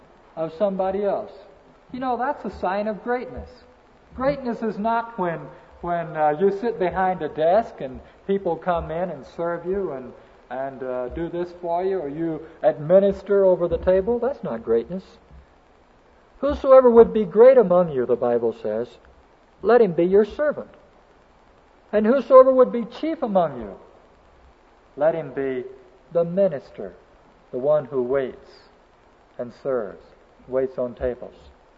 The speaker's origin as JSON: {"language": "English", "region": "Texas", "country": "United States", "said": "Well, I'm a Texan, but we're not biased over in Texas"}